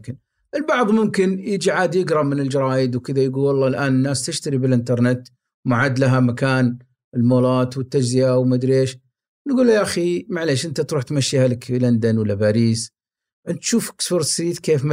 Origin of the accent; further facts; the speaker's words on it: Riyadh, Riyadh Province, Saudi Arabia; لكن ترى مو على كل حال ينفع عندنا في الرياض